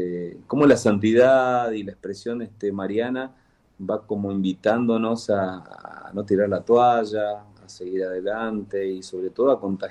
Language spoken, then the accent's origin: Spanish; Tucumán, Argentina; porque soy tucumano.